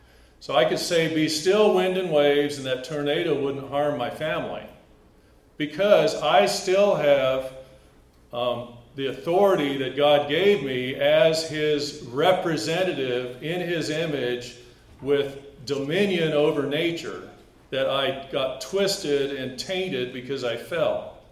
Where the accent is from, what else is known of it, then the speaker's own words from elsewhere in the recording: India; also born or lived in East Africa; and I grew up in India and East Africa